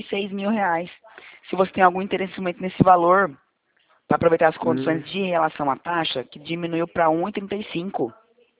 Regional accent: Presidente Prudente, São Paulo, Brazil; Eu sou de Presidente Prudente.

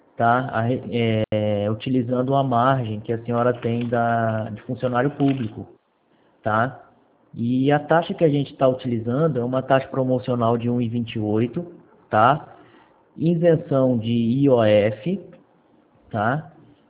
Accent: Votuporanga, São Paulo, Brazil; Ah, só que eu sou aqui de Votuporanga.

